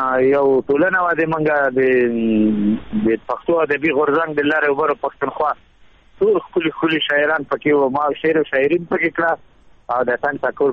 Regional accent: Paktia, Afghanistan; زه خو د افغانستان او د پکتیا د منګل د کلی یم، یعنی په کام باندې منګل یم.

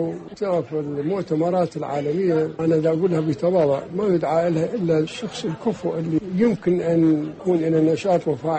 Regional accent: Baghdad, Baghdad Governorate, Iraq; لأنه أنا بغدادي أصيل ونشأت في بغداد وجبت أسواقها ودروبها ومحلاتها

